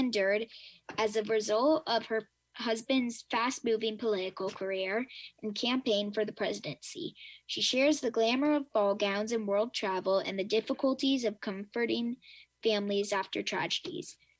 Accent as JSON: {"language": "English", "town": "Ghent", "region": "New York", "country": "United States", "said": "I'm from Ghent."}